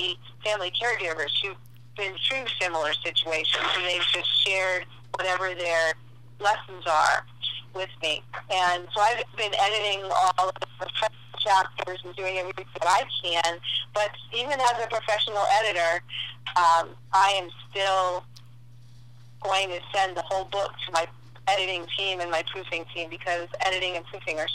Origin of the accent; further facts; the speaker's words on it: Massachusetts, United States; born there; now in Fort Lauderdale, United States; I was born in Massachusetts. I now live in Fort Lauderdale, Florida.